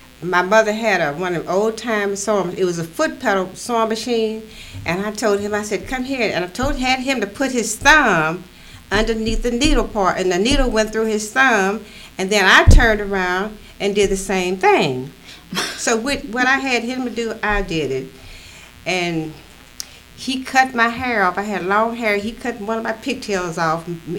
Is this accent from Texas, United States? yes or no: no; Kansas City, Missouri, United States; I was born in Kansas City, Missouri.